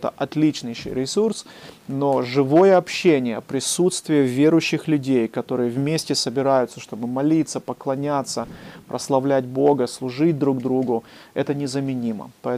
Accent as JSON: {"language": "Russian", "region": "Moscow", "country": "Russia", "tie": "born there", "said": "И я сам родился в Москве, я не говорю по-украински"}